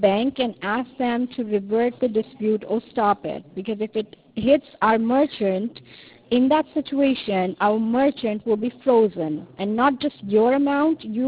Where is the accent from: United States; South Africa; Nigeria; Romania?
South Africa; English is a second language; English is my second language. And, yeah, you can say that they have accent too. I'm from South Africa.